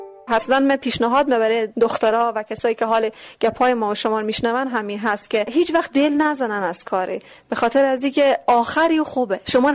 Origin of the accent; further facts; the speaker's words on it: Herat, Afghanistan; now in Iran; من افغانم، از افغانستان اومدم، از هرات اومدم و افتخار می‌کنم به افغانی بودن